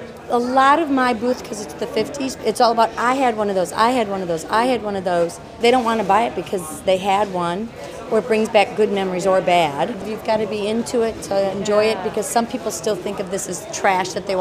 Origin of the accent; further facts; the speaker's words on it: Springfield, Illinois, United States; from Springfield, Illinois.